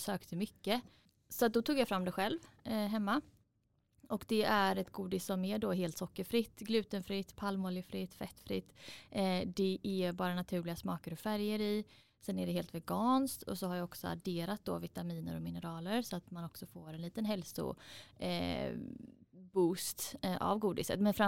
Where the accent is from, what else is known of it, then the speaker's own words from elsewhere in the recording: Gothenburg, Västra Götaland County, Sweden; jag är en apotekare från Göteborg som tagit fram Valleybytes hemma i mitt kök